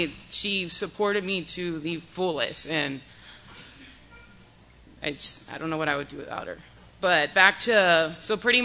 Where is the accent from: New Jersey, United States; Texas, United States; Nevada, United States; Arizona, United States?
Texas, United States; June 17th of 2017, I'm from the Valley, so I went to South Padre.